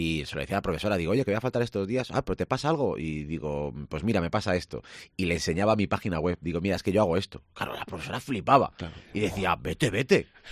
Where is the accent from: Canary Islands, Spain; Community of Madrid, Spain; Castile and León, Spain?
Castile and León, Spain; Valladolid; Yo soy más de Valladolid que una farola, porque es que además ni mis padres tienen pueblo ni mis abuelos tienen pueblo.